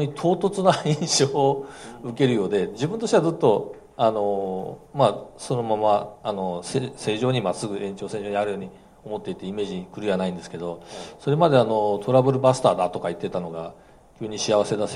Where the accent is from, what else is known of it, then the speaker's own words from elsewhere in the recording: Fukuoka, Japan; 福岡から来ました